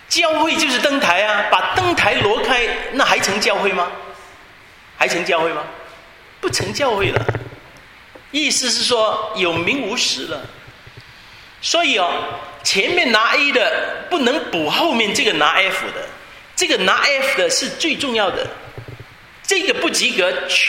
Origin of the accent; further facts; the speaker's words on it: Hong Kong; 我们香港长大的也是很多的考试